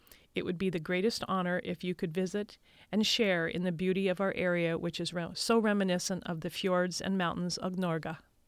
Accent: Petersburg, Alaska, United States; And he told the king that I was from Petersburg and that we celebrated a wonderful Soot na Mai down here.

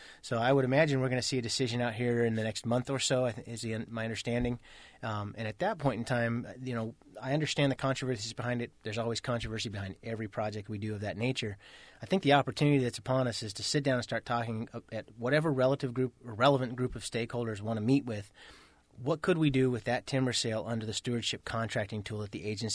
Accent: West Coast, United States; I grew up on the West Coast, stomping around the Sierras, family reunions, hunting, fishing with my dad.

